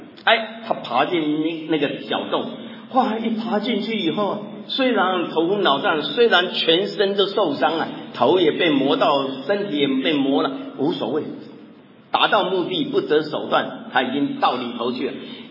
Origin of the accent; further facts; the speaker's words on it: Taiwan; 我们台湾话有一句话哈，我不知道国内有没有这句话